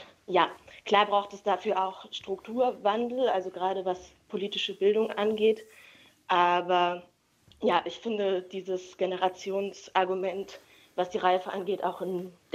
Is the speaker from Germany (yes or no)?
yes; Dresden, Saxony, Germany; also ich komme aus Dresden